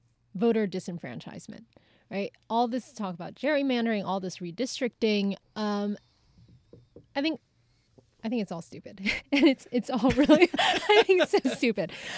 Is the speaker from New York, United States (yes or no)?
no; California, United States; You know, what Texas has done, and, you know, I'm from California. I'm a Democrat.